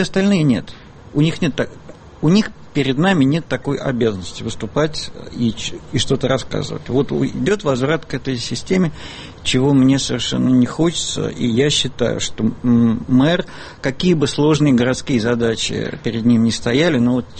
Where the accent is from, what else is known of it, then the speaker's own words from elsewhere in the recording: Moscow, Russia; как москвич